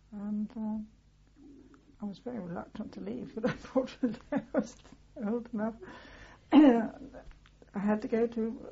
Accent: England, United Kingdom; also born or lived in Kuala Lumpur, Malaysia; we had to come back to England

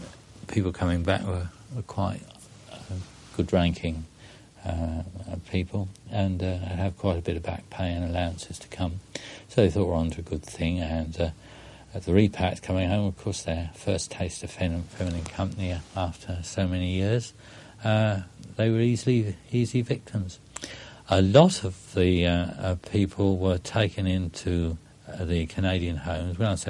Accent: South East England, United Kingdom; quite a number of people, my friends, knew I came from the Isle of Wight

